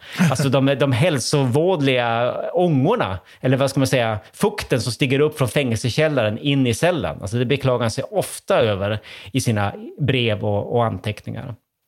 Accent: Sweden; jag var svensk gästforskare i Köpenhamn i början av 00-talet

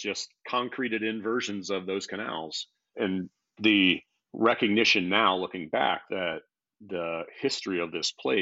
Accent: Arizona, United States; So I grew up in Arizona. I grew up in the sort of in a agricultural area, surrounded by cotton fields and citrus groves

